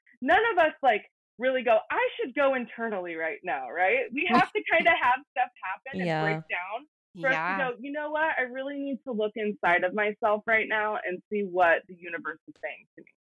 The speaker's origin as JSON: {"language": "English", "town": "Colorado Springs", "region": "Colorado", "country": "United States", "tie": "born there", "said": "So I was born in Colorado Springs"}